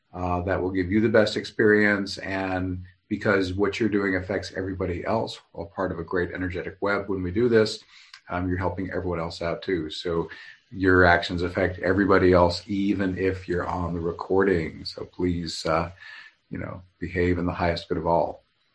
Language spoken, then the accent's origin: English; Oklahoma, United States; Wonker jawed is a word I learned growing up in Oklahoma.